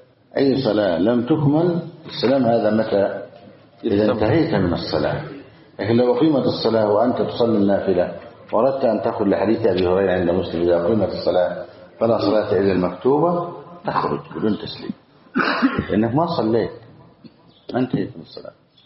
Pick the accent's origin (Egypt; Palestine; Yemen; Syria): Egypt; من عندنا في مصر